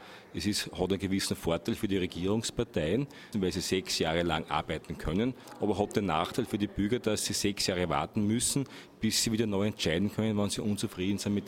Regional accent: Freistadt, Upper Austria, Austria; habe in meiner Heimatgemeinde Freistadt in Oberösterreich mich dem Gemeinderat gestellt

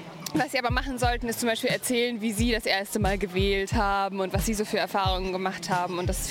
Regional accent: Germany; Das weiß ich nicht, ich komme aus Deutschland und war nicht hier in der Schule.

